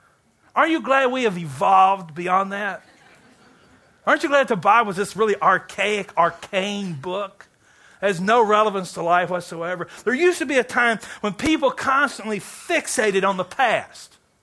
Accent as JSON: {"language": "English", "region": "Kentucky", "country": "United States", "said": "I'm not a big basketball guy, though I'm from Kentucky."}